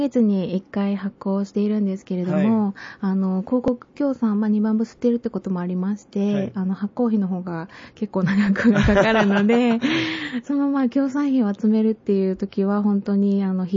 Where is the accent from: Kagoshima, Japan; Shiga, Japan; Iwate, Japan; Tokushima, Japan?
Shiga, Japan; 私は滋賀から来てるんですけれども